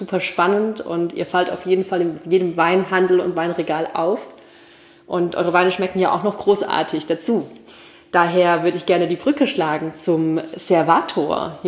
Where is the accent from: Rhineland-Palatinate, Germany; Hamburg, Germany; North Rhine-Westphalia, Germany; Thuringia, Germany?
Rhineland-Palatinate, Germany; als Pfälzerin.